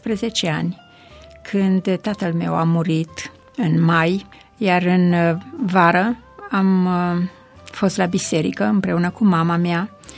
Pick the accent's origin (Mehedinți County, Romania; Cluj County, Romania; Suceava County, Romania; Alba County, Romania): Alba County, Romania; Fărău; born there; now in Timișoara, Romania; M-am născut în comuna Fărău, județul Alba.